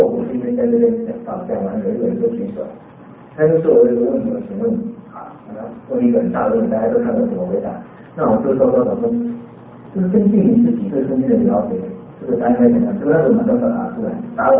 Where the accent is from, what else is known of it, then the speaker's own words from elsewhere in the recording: Eastern Taiwan, Taiwan; 因为我们是台湾来的嘛，是吗？台湾是我的故乡，我是东部人